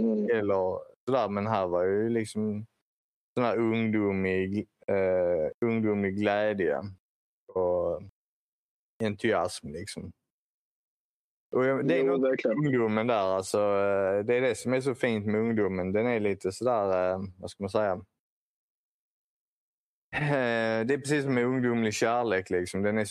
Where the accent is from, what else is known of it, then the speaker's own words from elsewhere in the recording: Skåne, Sweden; Jag menar vi, jag är uppväxt i Västra Skåne och vi stack ju till efterfesterna